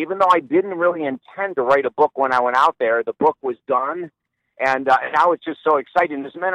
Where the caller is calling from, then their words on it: Fort Myers, Florida, United States; Fort Myers, just south of Tampa on the Gulf of Mexico.